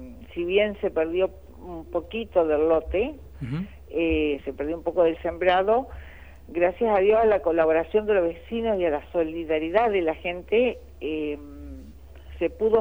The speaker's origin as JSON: {"language": "Spanish", "country": "Argentina", "said": "a tratar de unirnos como argentinos"}